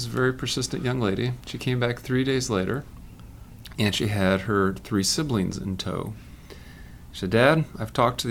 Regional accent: Grand Rapids, Michigan, United States; also born or lived in North Carolina; I grew up in Grand Rapids, Michigan. Didn't grow up in a religious family. We were occasionally Catholic. Left for college at Purdue.

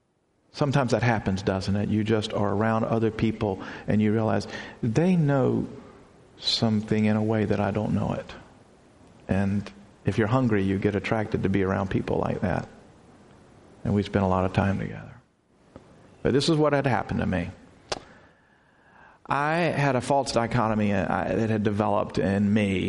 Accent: United States; Or wonder if it's just I grew up in America and I happen to be around Christians, so that's, otherwise I'd be a Muslim.

